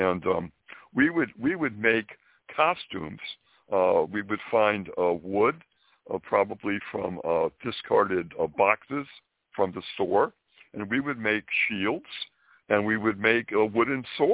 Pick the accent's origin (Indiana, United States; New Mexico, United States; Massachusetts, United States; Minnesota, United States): Massachusetts, United States; Springfield; I was brought up in Springfield, Massachusetts, and a typical little boy.